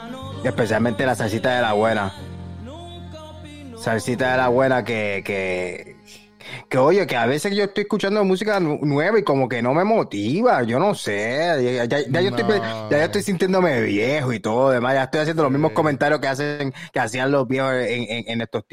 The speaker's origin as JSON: {"language": "Spanish", "town": "Santurce", "region": "San Juan", "country": "Puerto Rico", "said": "Como que soy de Santurce."}